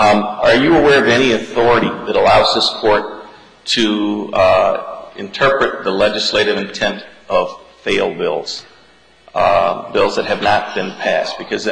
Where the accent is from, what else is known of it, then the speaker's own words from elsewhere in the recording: Milwaukee, Wisconsin, United States; And I come from Milwaukee.